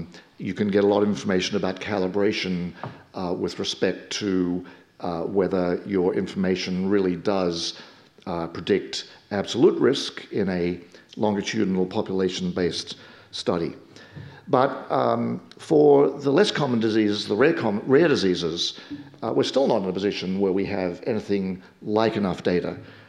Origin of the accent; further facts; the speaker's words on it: Oxford, South East England, United Kingdom; even though I'm from Oxford